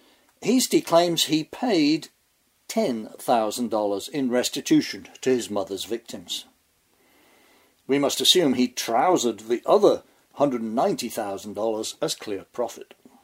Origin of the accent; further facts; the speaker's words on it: New York City, New York, United States; Let me just walk you through a typical edition of my hometown newspaper. This is the New York Post